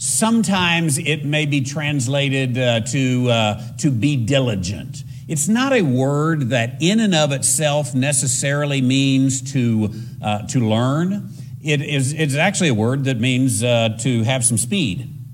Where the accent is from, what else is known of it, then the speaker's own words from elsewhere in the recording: New Mexico, United States; I grew up in New Mexico. I went to school in New Mexico, and New Mexico is 49th, it was at the time anyway, 49th out of 50 in education.